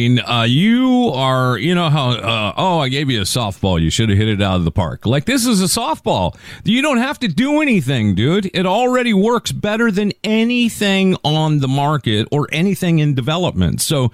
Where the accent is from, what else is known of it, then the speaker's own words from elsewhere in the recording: Canada; You know, like, we're from Canada, eh?